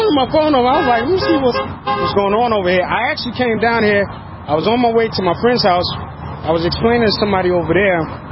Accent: Austin, Texas, United States; I'm from the South Side. So the South Side, just so for y'all that don't know about Austin, is a different city than the whole city.

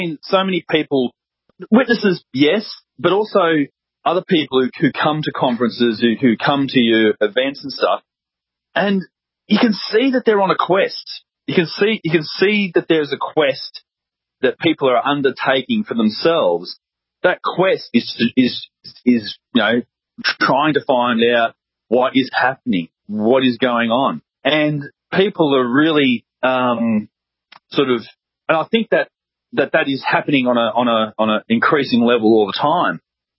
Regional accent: Australia; accent: Australian; My Australian accent doesn't make that too hard to understand.

